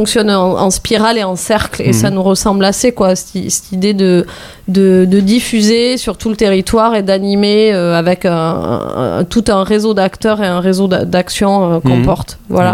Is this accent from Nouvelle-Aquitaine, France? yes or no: yes; Mont-de-Marsan, Nouvelle-Aquitaine, France; born there; Je suis aussi une Charentaise d'adoption, mais je suis originaire des Landes. Je suis née à Mont-de-Marsan.